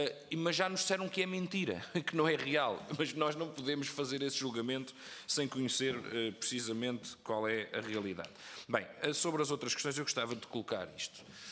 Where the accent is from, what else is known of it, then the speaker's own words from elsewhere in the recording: Brazil; born there; Eu sou brasileiro, e, portanto, nasci no Brasil, grande parte da minha vida está ligada ao Brasil, vou regularmente ao Brasil